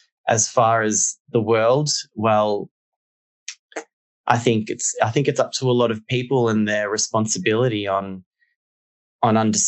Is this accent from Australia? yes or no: yes; Australia; I'll give you a recent example, if I can, in my home country. Just a few days ago, there was a man who stabbed 6 people to death at a large shopping center in Sydney.